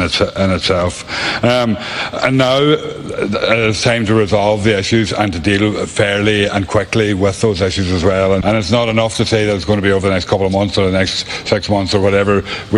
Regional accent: Ireland; I think, particularly as an Irish person, for anybody to be in hunger strike is sends a very strong message to us

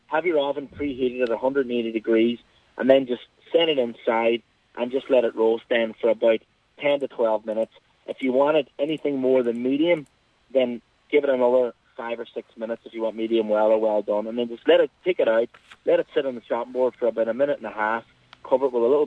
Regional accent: Ramelton, County Donegal, Ireland; I'm from Remelton.

